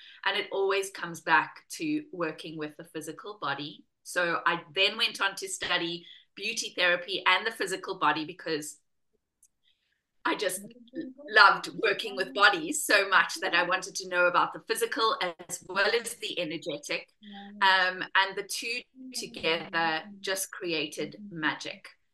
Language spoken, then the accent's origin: English; South Africa; moved away as an adult; now in United Kingdom; coming over to the UK, I'm South African. I ended up in the UK as a chef